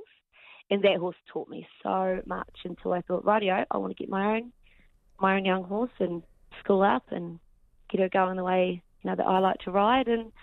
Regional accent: Middlemarch, Otago, New Zealand; I grew up in Middlemarch, so a little town just out of central Otago and surrounded by rocks. You know, it's rural as rural could get. Kind of looks like you're in the middle of America, to be honest.

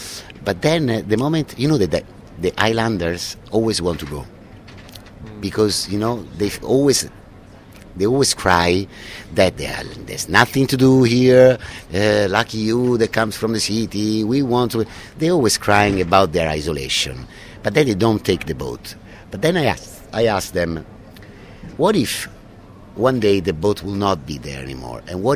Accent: Rome, Lazio, Italy; born there; English is a second language; I'm born in Rome, but I have origin from the south, Sicilian and Calabria.

